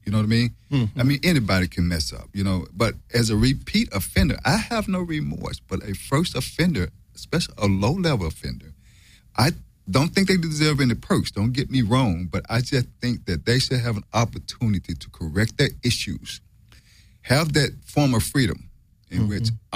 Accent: Memphis, Tennessee, United States; I'm from Tennessee, Memphis, Tennessee. I grew up in a project.

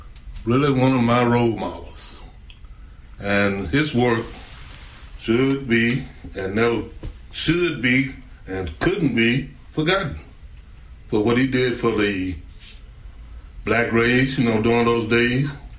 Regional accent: Memphis, Tennessee, United States; And like you say, I'm from Memphis, Tennessee. And there's a place there called Graceland.

